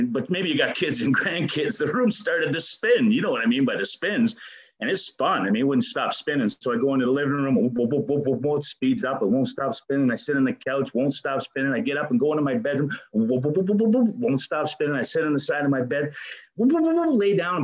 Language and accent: English; Ontario, Canada; I grew up in the Ottawa Valley in a little place with a river in the back of us and a river in the front of us.